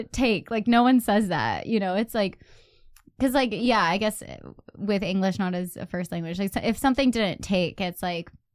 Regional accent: United States; I'm American. Like, I was raised in like first world, like capitalist society.

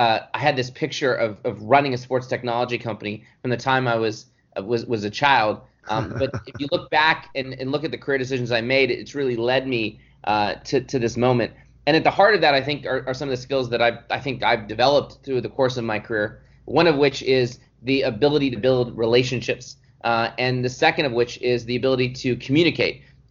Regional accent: Dallas, Texas, United States; I grew up in Dallas, Texas, where sports is a real form of culture.

